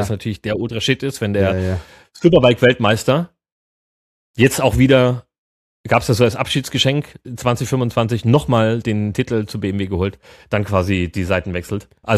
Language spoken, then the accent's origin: German; Mühlhausen, Thuringia, Germany; Er kommt aus Mühlhausen, ja, Hoch von drüben, genau wie ich, meine alte Heimat.